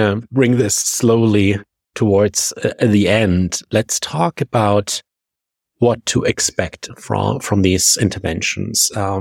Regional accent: Germany; accent: German; English is a second language; My German accent is not compatible with the word strategies.

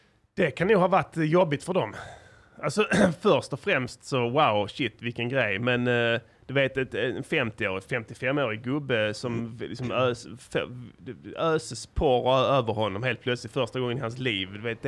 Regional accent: Malmö, Skåne, Sweden; Jag växte upp på, i Slottsstaden. Där föddes jag.

